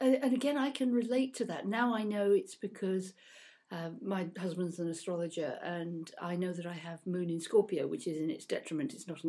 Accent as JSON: {"language": "English", "town": "Birmingham", "region": "West Midlands", "country": "United Kingdom", "tie": "born or raised there", "said": "I grew up in Birmingham in an urban environment in a very locked down emotionally family."}